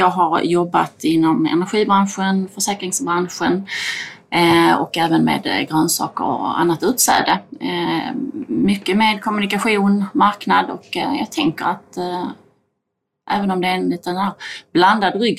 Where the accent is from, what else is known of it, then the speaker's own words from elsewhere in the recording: Skåne, Sweden; jag kommer från Österlen, har bott där i stort sett i hela mitt liv. Ett fantastiskt ställe att bo på